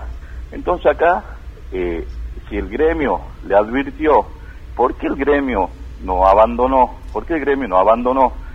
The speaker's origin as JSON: {"language": "Spanish", "region": "Salta", "country": "Argentina", "said": "nosotros somos salteños, nosotros somos los dueños de nuestra tierra acá."}